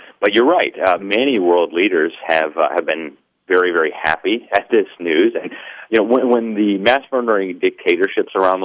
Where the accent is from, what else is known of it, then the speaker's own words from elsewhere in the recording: Mexico; I grew up in Mexico